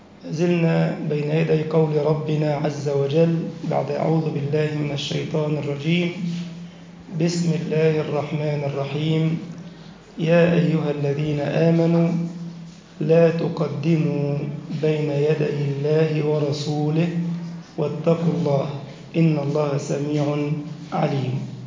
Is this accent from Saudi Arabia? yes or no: no; Egypt; اللهم اجعل بلدنا مصر أمنا أمانا سخاء رخاء